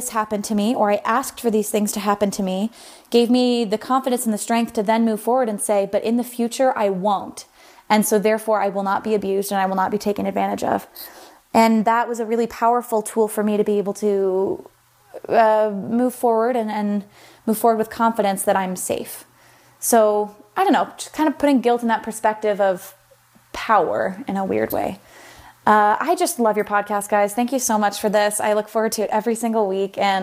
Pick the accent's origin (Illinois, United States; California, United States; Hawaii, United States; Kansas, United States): California, United States; Sacramento; I'm from Sacramento and I am obsessed with your podcast.